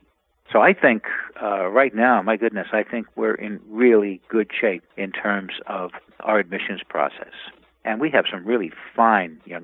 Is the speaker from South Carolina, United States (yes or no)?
no; New York, United States; You know, I come from New York, and of course, after 9/11 in New York City